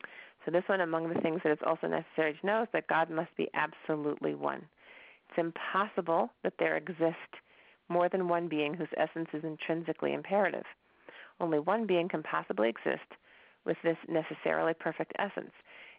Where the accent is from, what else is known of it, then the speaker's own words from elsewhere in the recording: United States; So as an American, as a woman in America, as somebody who was raised in the 70s by the parents that I was raised